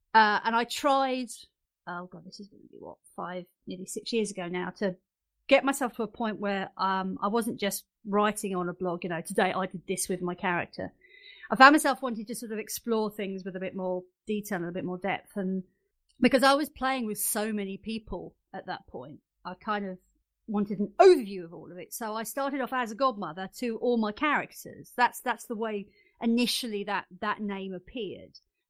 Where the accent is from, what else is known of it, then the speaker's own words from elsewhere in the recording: East of England, United Kingdom; talking as an Essex girl, anybody who knows, you know, the United Kingdom, if you mention I come from Essex